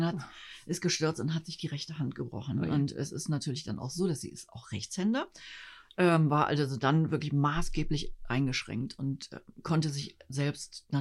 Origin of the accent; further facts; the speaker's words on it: Cologne, North Rhine-Westphalia, Germany; moved away as an adult; now in Berlin, Germany; ich bin ja Kölnerin, wie man vielleicht auch ein kleines bisschen hört. Ein ganz kleines bisschen. Und bin dann aus beruflichen Gründen vor über 7 Jahren irgendwie nach Berlin gezogen.